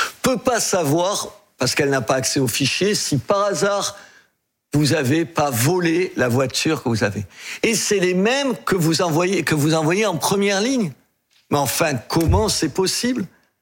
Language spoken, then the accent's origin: French; Béziers, Occitanie, France; Chez moi, à Béziers, il y a un certain nombre de produits qui vous permettent de produire plus de vin